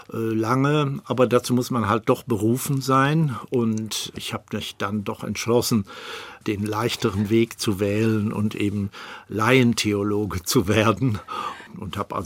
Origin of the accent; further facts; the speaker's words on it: Recklinghausen, North Rhine-Westphalia, Germany; Ja, ich bin in Recklinghausen